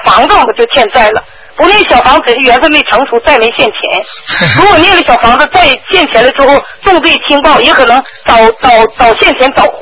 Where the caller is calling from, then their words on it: Changchun, Jilin, China; 我是长春的